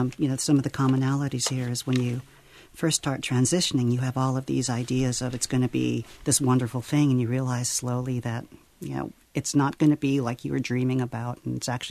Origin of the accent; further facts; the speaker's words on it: Los Angeles, California, United States; My first, I was from Los Angeles and working with the trans community there.